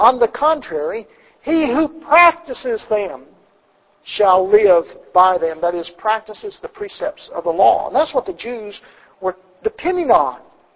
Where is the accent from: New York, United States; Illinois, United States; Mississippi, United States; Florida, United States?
Mississippi, United States; And as a matter of fact, if you go down to where I grew up in Mississippi … is all over the place.